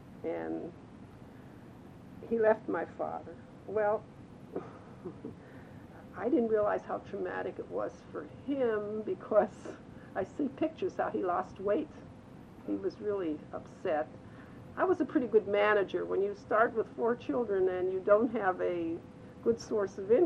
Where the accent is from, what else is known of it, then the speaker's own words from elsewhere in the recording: Donora, Pennsylvania, United States; we went back to Denora, which was my hometown